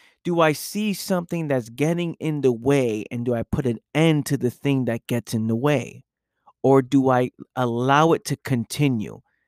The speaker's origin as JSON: {"language": "English", "town": "New York City", "region": "New York", "country": "United States", "tie": "born or raised there", "said": "You know, I lived in New York City most of my life. Like, I would say 99% of my life is born and raised in New York City, right?"}